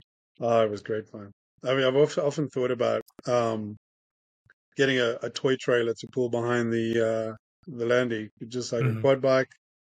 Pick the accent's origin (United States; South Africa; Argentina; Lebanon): South Africa; Oh, hell yeah, absolutely. I'm from South Africa, man.